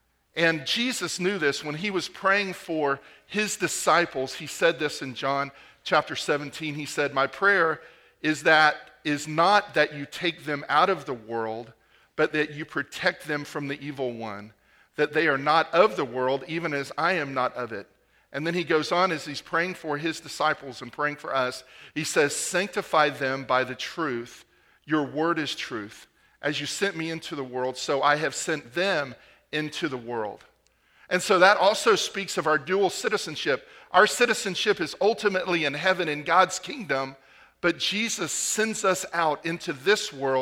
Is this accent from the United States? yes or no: yes; East Point, Georgia, United States; born there; I was able to find my birth certificate from Fulton County, Georgia. I was born in East Point